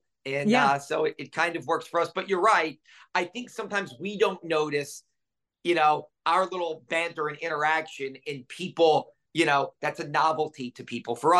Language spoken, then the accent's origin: English; New Orleans, Louisiana, United States; we've both been at WDSU now 20 plus years, and we're both from New Orleans.